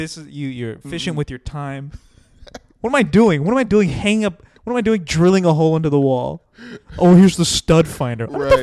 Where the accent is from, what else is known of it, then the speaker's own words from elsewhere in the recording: Tampa, Florida, United States; I'm from Tampa.